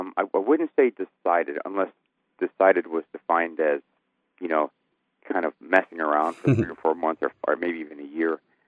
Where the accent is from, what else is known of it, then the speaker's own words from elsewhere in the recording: Chicago, Illinois, United States; It's very important. I'm from Chicago, and for me, the kind of entrance into writing was to understand it as a form of performance.